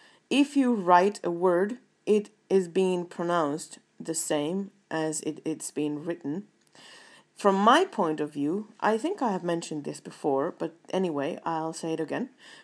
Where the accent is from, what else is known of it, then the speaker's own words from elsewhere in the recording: Finland; first language Finnish; English is a second language; I am from Finland, and Finnish is my first language.